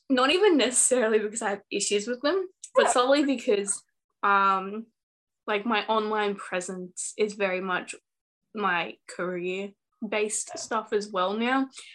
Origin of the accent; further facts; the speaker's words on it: Australia; I wish I could be there, but I can't, obviously, because I'm Australian.